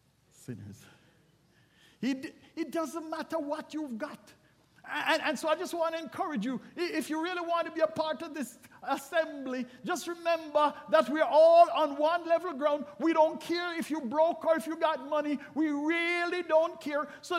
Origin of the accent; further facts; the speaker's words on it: Jamaica; as a teenager growing up in Jamaica